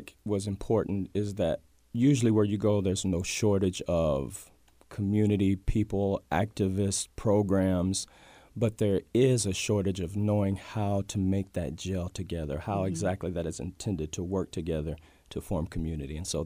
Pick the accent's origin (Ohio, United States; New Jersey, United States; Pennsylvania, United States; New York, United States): Ohio, United States; Xenia; now in Muncie, United States; I'm from Xenia, Ohio, originally.